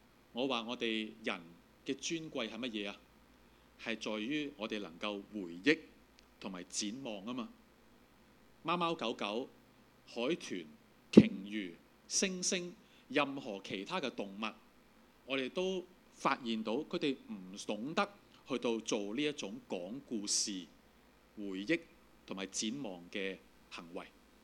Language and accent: Chinese; Hong Kong; 其实我们香港人不陌生这件事啊。我们香港这个地方为什么这么繁华呢？